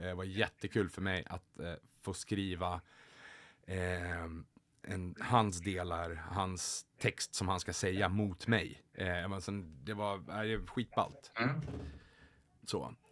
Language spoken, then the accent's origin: Swedish; Järfälla, Stockholm County, Sweden; now in Sandviken, Sweden; som jag är uppvuxen i liksom i Stockholms län, Järfälla, norr om Stockholm är uppvuxen i, men mycket Stockholm, och när jag flyttade nu, som jag bor i Sandviken här utanför Gävle